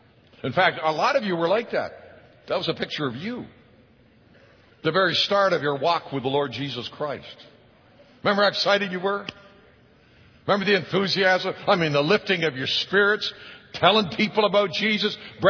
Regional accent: Canada; I'm from Canada, eh? Can you understand me?

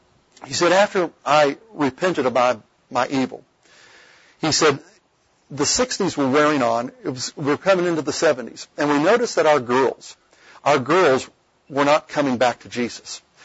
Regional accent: Tennessee, United States; I was a teenager growing up in East Tennessee.

